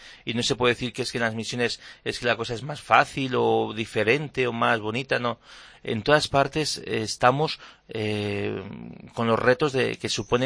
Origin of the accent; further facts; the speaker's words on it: Castilla-La Mancha, Spain; no puedo dejar de ser de donde soy. Y mi lugar, mi raíz está en La Mancha, y está en el queso manchego, y está en estas explanadas, en estas atardeceres donde el sol no se pone sino que se desvanece.